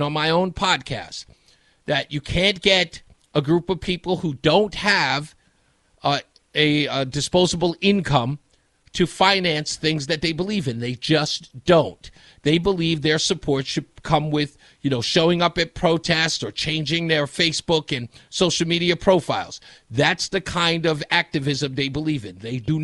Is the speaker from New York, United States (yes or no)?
yes; New York, United States; And I have to say this as a New Yorker.